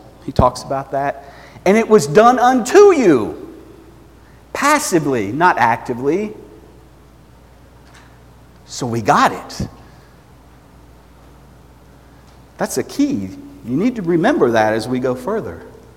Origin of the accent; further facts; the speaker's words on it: Georgia, United States; I'm from Georgia, so I can do that.